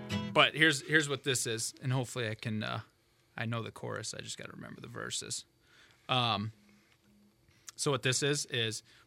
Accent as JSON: {"language": "English", "town": "St. John", "region": "Indiana", "country": "United States", "tie": "born or raised there", "said": "Yeah, when I was growing up, I mean, St. John was still right. kind of rural."}